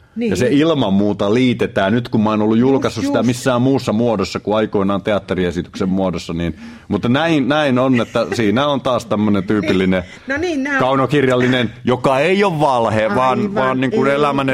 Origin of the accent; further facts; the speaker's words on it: Tampere, Pirkanmaa, Finland; mä oon tamperelainen